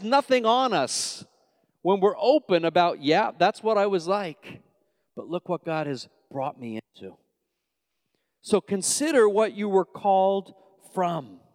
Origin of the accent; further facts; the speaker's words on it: Long Island, New York, United States; accent: New York; I'm from Long Island. What's wrong with that? From Long Island, New York. So I made a decision that I was going to do everything I can to mellow out that New York accent.